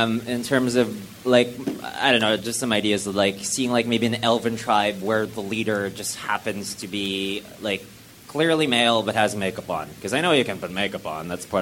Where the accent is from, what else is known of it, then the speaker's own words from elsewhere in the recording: Canada; Just because I'm from Canada